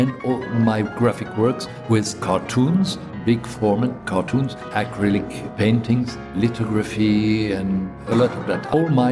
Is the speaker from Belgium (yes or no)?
yes; Brussels, Brussels-Capital Region, Belgium; Yeah, in my hometown, I wanted to make a gift to my city, and I produced two new ones.